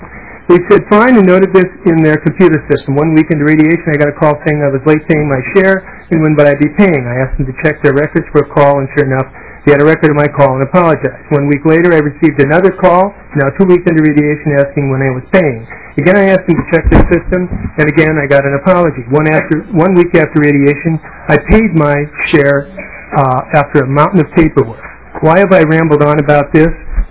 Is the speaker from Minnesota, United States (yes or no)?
yes; Northfield, Minnesota, United States; I'm from Northfield, Minnesota